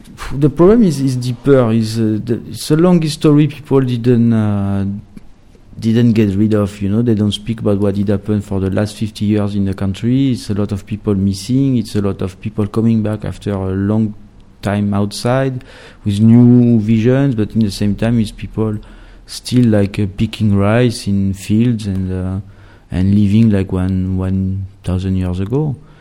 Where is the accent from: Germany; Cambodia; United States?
Cambodia; Kampong Som, Preah Sihanouk; English is a second language; Come from Kampong Som, Cambodia.